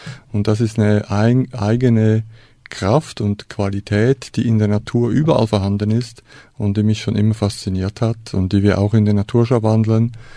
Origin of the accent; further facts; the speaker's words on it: Switzerland; now in Germany; Ja, ich bin Schweizer, habe auch noch meinen Schweizer Pass natürlich. Und fühle mich aber sehr wohl in Deutschland, bin schon sehr lange da.